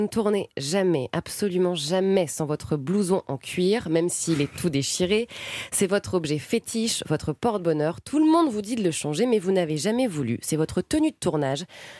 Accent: Hauts-de-France, France; en tant que ch'ti, comme vous

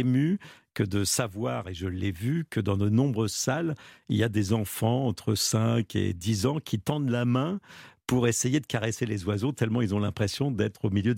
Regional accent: Centre-Val de Loire, France; ne serait-ce que chez moi en Sologne, de partir des journées entières dans la forêt

